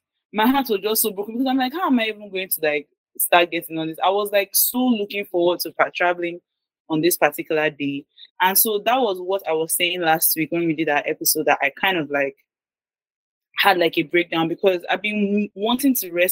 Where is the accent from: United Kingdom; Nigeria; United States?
Nigeria; I like being Nigerian.